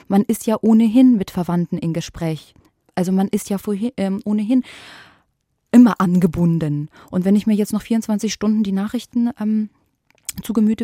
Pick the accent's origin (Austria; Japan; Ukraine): Ukraine; first language Russian; now in Germany; Ja, das ist meine Muttersprache.